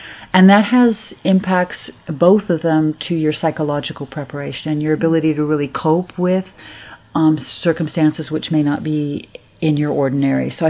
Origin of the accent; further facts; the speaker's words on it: California, United States; I grew up in California, so to a certain extent, I was aware of the need to be prepared.